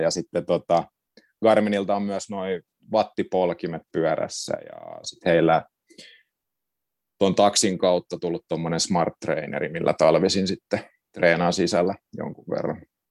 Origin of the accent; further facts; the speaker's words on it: Vantaa, Uusimaa, Finland; olen vantaalainen ja ammattikuvaaja.